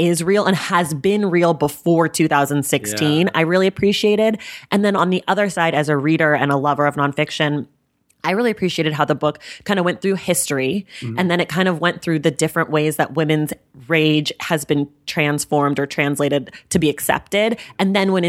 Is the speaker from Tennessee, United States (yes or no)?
no; California, United States; Like, I grew up in the Bay Area, and I've always kind of been more attuned to injustice